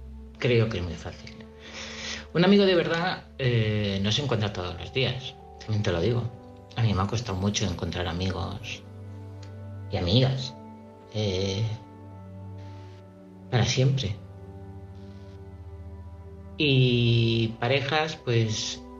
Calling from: Madrid, Community of Madrid, Spain; corresponsal de Madrid.

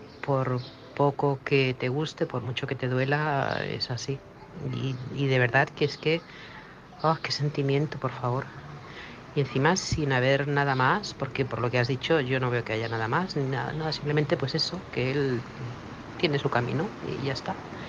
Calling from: Manresa, Catalonia, Spain; corresponsal de Manresa, Barcelona.

